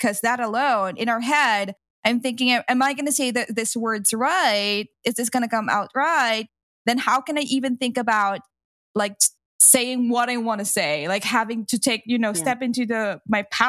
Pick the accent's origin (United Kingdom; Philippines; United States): Philippines; first language Tagalog; English is a second language; My native language is called Tagalog in the Philippines.